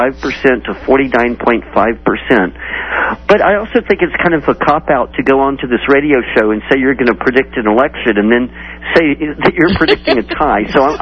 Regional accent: Texas, United States; I know that we all are about Texas. It's where you are. It's my home state.

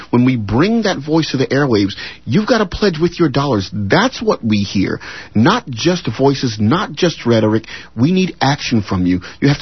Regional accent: South Carolina, United States; You know, when I grew up in South Carolina, I never saw a Chicano person.

